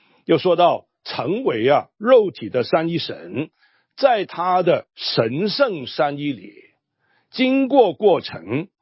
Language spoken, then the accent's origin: Chinese; China; 特别我们中国人的观念啊，